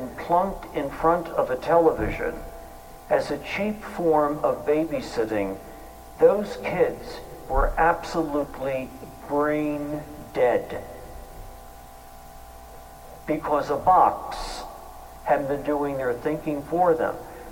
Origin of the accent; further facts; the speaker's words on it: Philadelphia, Pennsylvania, United States; As a kid growing up in Catholic grade school in Philadelphia